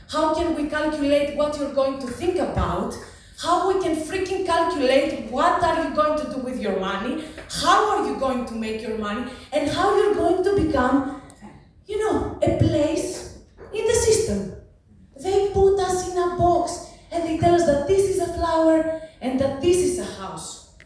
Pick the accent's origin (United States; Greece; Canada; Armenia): Greece; English is a second language; I'm from Greece. You know Greece, this shitty economic situation in the past a million years.